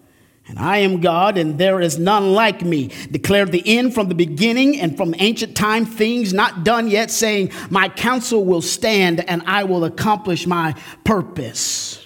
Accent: Illinois, United States; I grew up here in Illinois. And if you know anything about here, we don't have mountains.

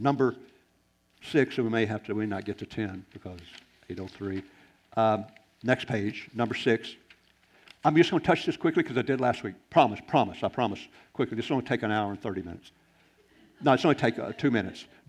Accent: the South, United States; I'm from the South, but I'm quick.

